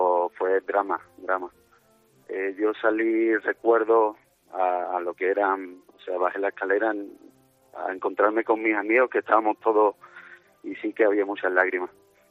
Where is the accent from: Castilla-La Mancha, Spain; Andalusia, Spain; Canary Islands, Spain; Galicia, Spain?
Andalusia, Spain; La Puebla del Río; now in Madrid, Spain; Yo aquí en Madrid, ¿tú de dónde eres? De la Puebla. ¿De la Puebla dónde? Yo, sí, del pueblo de Morante.